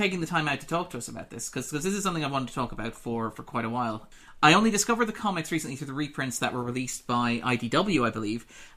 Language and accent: English; Ireland; I'm Irish, as my accent probably gives away, my wonderful American-sounding accent.